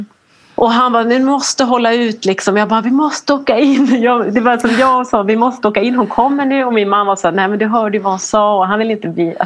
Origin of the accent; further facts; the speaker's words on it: Norrland, Sweden; i efterhand så tror jag att jag var lite för svensk. Lite för både norrländsk och svensk och behärskad.